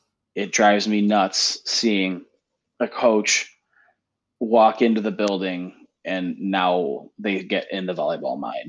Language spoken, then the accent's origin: English; Buffalo, New York, United States; moved away as an adult; I'm from Buffalo, New York, originally coached at a club, coached high school, coached homeschool in Buffalo.